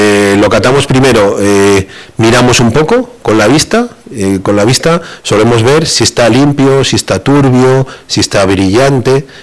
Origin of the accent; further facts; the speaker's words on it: Castile and León, Spain; vengo a mi tierra, a Tierra del Vino, o a Toro por aquí cerquita